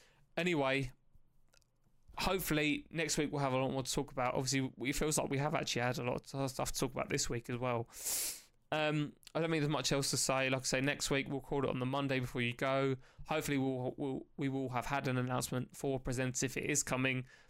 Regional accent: England, United Kingdom; I mean, obviously, being English, we're so ignorant and just expect everyone to speak English.

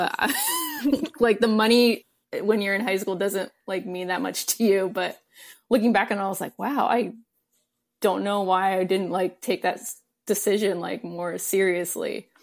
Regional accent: New Jersey, United States; I grew up in South Jersey, so it's like an hour away.

